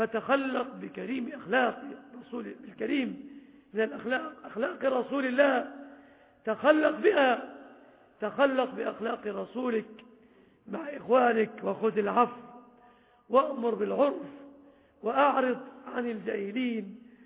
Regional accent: Egypt

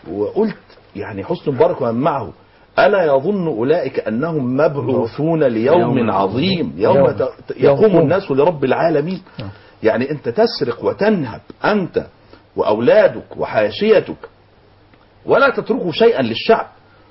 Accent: Minya, Minya Governorate, Egypt

